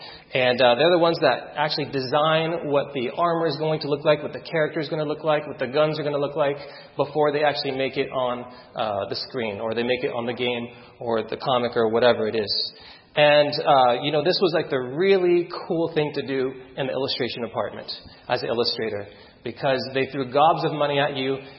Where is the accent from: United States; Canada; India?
United States; Sacramento, California; which wasn't too far from where I grew up in Sacramento area.